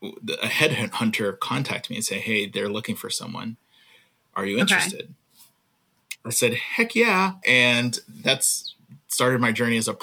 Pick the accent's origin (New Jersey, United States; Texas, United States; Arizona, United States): Texas, United States; Houston; So, I grew up in Houston and went to University of Texas and majored in electrical computer engineering.